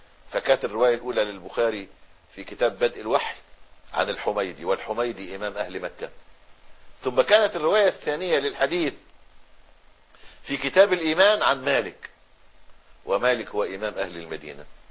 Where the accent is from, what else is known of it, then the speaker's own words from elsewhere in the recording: Egypt; احنا في زماننا النهاردة عندنا في مصر قرابة 10 مليون مسافر